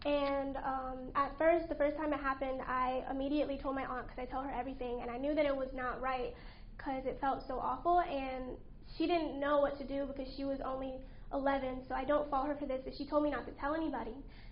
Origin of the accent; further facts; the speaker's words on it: New York, United States; born there; So I was born in New York to a very young mother. She was only 17.